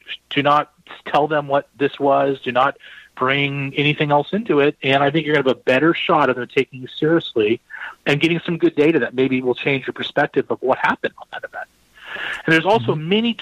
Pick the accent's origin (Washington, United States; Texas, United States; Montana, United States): Washington, United States; I'm from the Pacific Northwest. Okay. That's up north of Seattle in Washington.